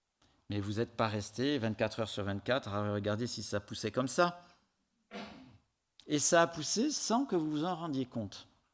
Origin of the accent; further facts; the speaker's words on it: Southwest France, France; Je viens du Sud-Ouest et j'ai été baigné dans le rugby.